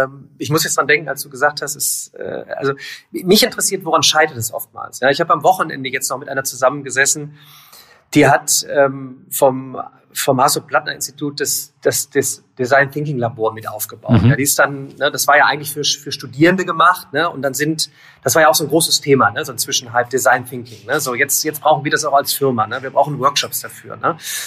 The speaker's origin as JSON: {"language": "German", "region": "North Rhine-Westphalia", "country": "Germany", "said": "Und ich komme aus Remscheid-Solingen-Wuppertal, Bergisches Städtedreieck."}